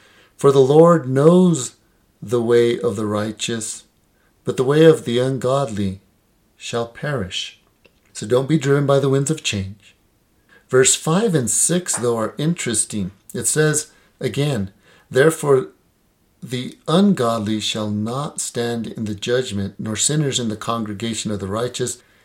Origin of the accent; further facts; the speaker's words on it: Española, New Mexico, United States; Growing up in Española, there was many trees along the border of our property on the farm because the Rio Chama was at its end, at the end of the property.